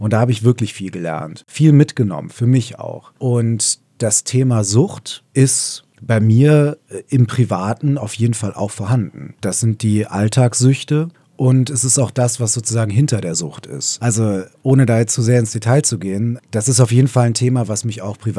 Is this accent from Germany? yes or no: yes; Solingen, North Rhine-Westphalia, Germany; born there; ich bin in Solingen geboren. Und meine Eltern leben auch immer noch in Solingen.